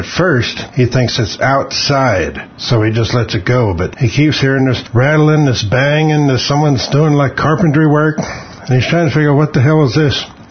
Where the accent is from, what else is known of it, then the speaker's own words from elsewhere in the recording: Oklahoma, United States; I'm from Oklahoma.